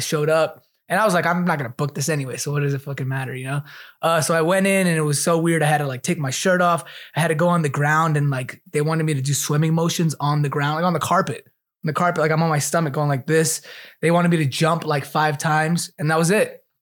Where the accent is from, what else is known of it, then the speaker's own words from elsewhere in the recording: New York, United States; New York.